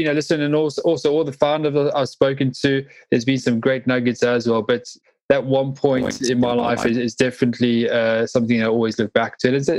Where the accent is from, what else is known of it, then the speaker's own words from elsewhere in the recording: South Africa; I grew up in South Africa, and I had the privilege of meeting